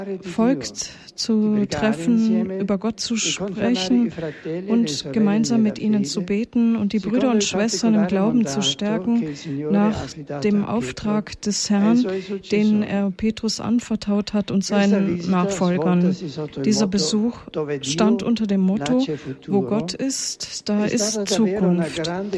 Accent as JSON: {"language": "German", "country": "Germany", "tie": "born or raised there", "said": "diese intensiven und wunderbaren Tage, die ich in meinem Heimatland verbracht habe, noch einmal zu durchlaufen. Ich habe Deutschland von Osten nach Westen durchquert."}